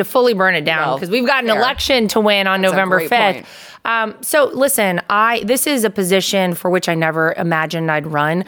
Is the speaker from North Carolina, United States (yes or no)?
yes; North Carolina, United States; This is a guy who was the GOP chair in the state of North Carolina, my home state.